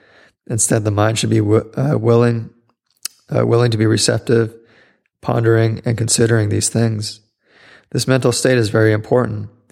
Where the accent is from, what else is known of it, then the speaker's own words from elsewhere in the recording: United States; I was brought up in America, the land of freedom.